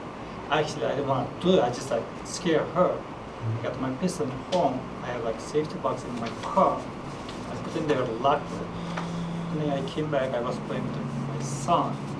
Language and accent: English; Turkey; English is a second language; I know from I'm from Turkey